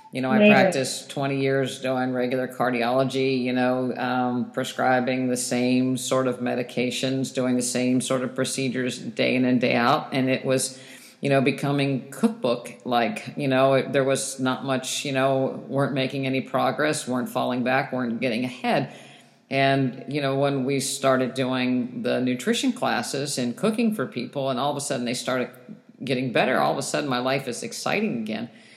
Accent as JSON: {"language": "English", "region": "West Virginia", "country": "United States", "tie": "born or raised there", "said": "I grew up in West Virginia."}